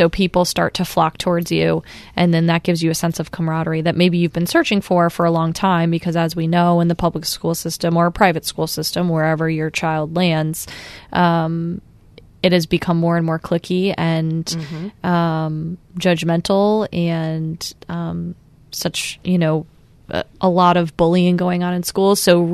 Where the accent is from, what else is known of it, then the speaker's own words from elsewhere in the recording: Guilford, Connecticut, United States; growing up, you know, pretty in an affluent area, I grew up in Guilford, came from a loving home with two parents. I was the oldest of four kids.